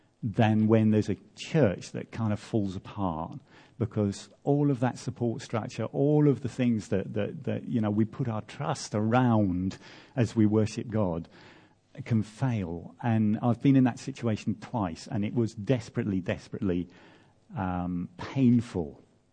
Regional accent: United Kingdom; I'm built British, stiff upper lip

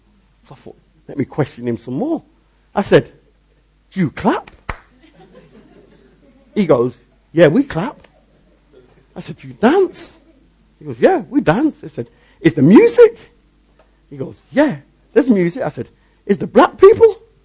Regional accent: Liverpool, North West England, United Kingdom; I'm from a black Pentecostal, or I said Pentecostal background. The church that I grew up in Liverpool and went to in Oxford, was a black Pentecostal background.

